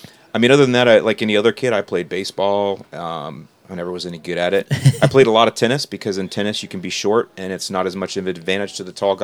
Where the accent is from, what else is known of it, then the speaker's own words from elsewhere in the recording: St. Petersburg, Florida, United States; now in Bradenton, United States; I was born and raised in St. Petersburg, which is off of Tampa Bay. And so now I live just south, right outside of Bradenton, so like 20 minutes from where I grew up.